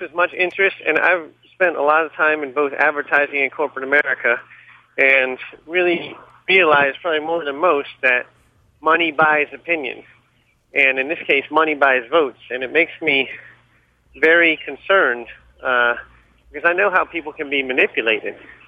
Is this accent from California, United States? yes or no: no; Washington, District of Columbia, United States; I grew up in Washington, D.C., so I was always very informed of the issues.